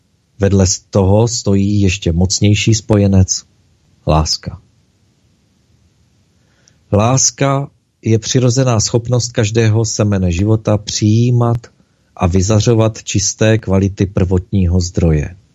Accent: Ostrava, Moravian-Silesian Region, Czechia; U nás na Ostravě jsme říkali bo bagr. Tuhle odpověď si pamatuju z dětství

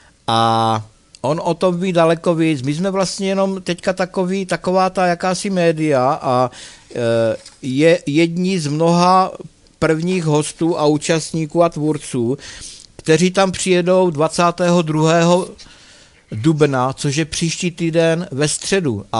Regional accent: Olomouc Region, Czechia; accent: Haná dialect; já mluvím hanácky, jo, takže vlastně ani nemluvím spisovně

